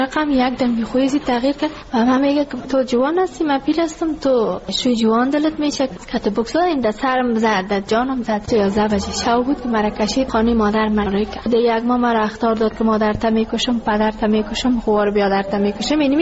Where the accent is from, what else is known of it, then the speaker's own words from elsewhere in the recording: Ghazni, Afghanistan; now in Kabul, Afghanistan; ما کابل آمده از غزنی هستیم.